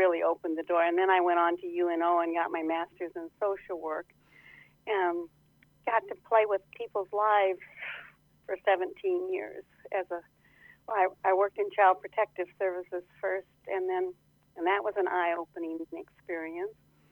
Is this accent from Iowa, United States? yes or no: yes; Atlantic, Iowa, United States; Well, I grew up in Atlantic, and I've always been grateful for the start that it gave. It was a safe place, a good place